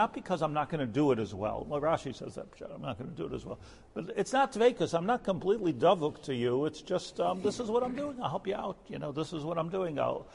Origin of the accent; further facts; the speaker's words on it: United States; growing up in America, just particularly, it's just the whole thing is all about one's rights.